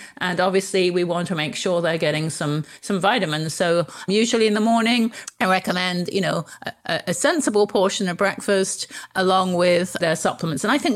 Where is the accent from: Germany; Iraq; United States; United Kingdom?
United Kingdom; England; I know being English, we grew up with a teapot.